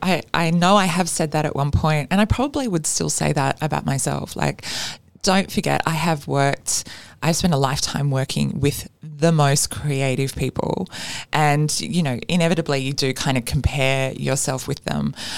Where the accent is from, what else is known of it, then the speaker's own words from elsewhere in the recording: Canberra, Australian Capital Territory, Australia; I was a teenager growing up in Canberra at the time. So this is like early 90s.